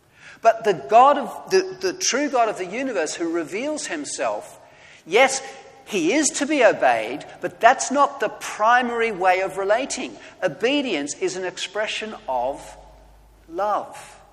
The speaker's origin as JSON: {"language": "English", "country": "Australia", "said": "Sorry, I'm an Australian, so I've just said that."}